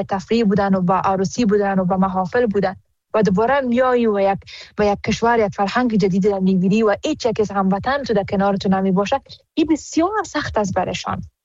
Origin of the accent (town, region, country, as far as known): Afghanistan